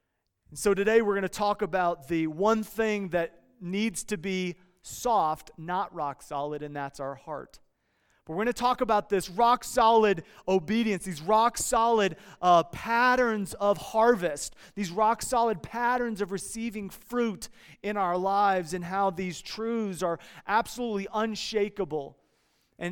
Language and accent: English; Iowa, United States; now in Los Angeles, United States; I grew up in Iowa, and I grew up working on a farm and gardening, and so when we're in LA County